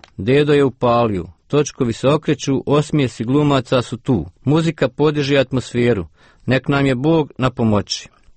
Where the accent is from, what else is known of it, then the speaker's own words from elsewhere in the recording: Bugojno, Federation of Bosnia and Herzegovina, Bosnia & Herzegovina; Kod nas u Bugojnu ima jedna stara narodna izreka.